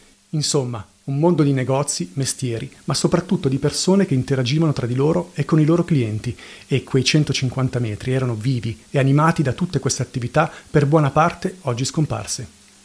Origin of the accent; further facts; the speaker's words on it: Casnate con Bernate, Lombardy, Italy; Siamo a Casnate Convernate, il mio paese. Qui sono nato, cresciuto e ancora adesso abito.